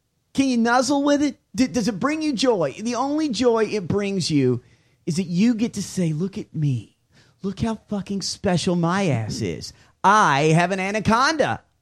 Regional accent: Florida, United States; born there; I was born in Florida.

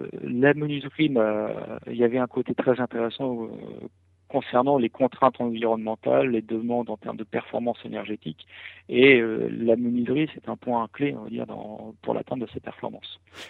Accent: Le Havre, Normandy, France; mon projet de revenir sur le Havre, parce que je suis originaire du Havre. Et donc, j'avais quitté le Havre pour commencer dans la vie active.

